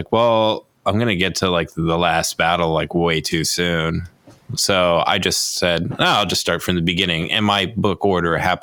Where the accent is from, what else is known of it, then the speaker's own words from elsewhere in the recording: United States; at least as an American, very vacant experience outside of the religious context.